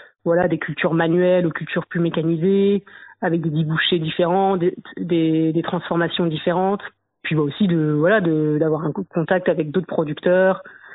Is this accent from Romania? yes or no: no; Brittany, France; moved away as an adult; now in Le Mans, France; j'ai 35 ans, je suis originaire de Bretagne, en Ille-et-Vilaine exactement. Puis depuis 10 ans, je suis arrivée sur le Mans.